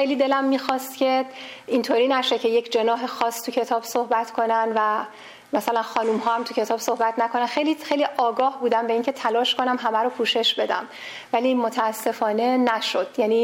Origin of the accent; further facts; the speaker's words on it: Iran; moved away as an adult; چون من خودم در ایران بزرگ شدم و ایران درس خوندم، مدرک گرفتم، همین چند ساله که آمدم بیرون